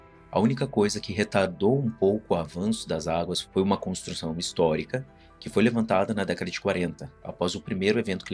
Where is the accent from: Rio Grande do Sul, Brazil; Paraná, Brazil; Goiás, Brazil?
Rio Grande do Sul, Brazil; Canoas; Se vocês não sabem, eu sou de Canoas, um município que teve mais de 60% do seu território alagado.